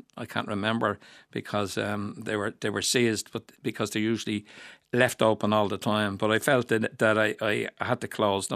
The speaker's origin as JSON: {"language": "English", "town": "Donnycarney", "region": "Leinster", "country": "Ireland", "tie": "born or raised there", "said": "I was born in Donnycarney. I moved to Edenmore and I live in Coolock, all within the barony of Coolock, the name that's been dragged through the mire."}